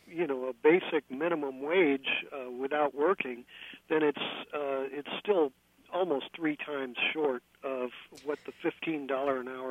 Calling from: San Francisco, California, United States; I'm calling you from San Francisco, where maybe 6 months ago a hamburger was going for $12, now it's going for $17.

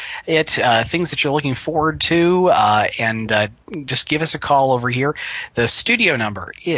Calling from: Arizona, United States; Well, hi. I'm calling in from Arizona, so I think I just saw a bird melt into the asphalt over here.

